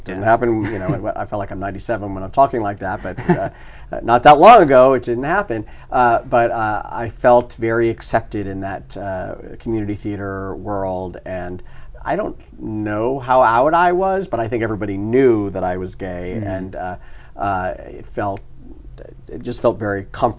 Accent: Massachusetts, United States; also born or lived in Miami, Florida; My parents divorced when I was six. My mother, I was living in Miami, Florida. My mother married my stepfather and moved with me and my sister to Massachusetts.

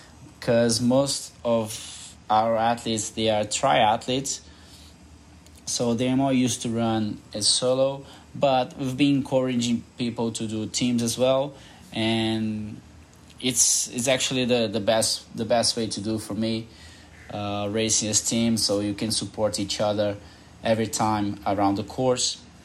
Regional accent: Brazil; English is a second language; from Brazil

